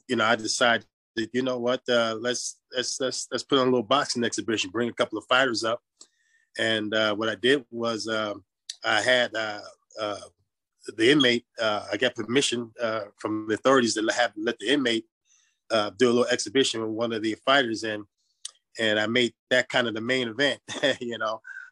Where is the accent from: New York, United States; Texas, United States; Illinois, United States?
New York, United States; Brooklyn; Well, I grew up in Brooklyn, New York.